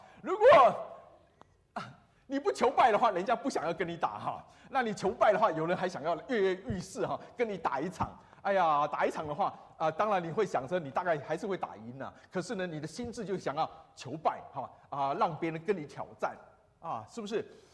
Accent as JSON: {"language": "Chinese", "country": "Taiwan", "tie": "born or raised there", "said": "我们在台湾长大了哈，台湾长大哈"}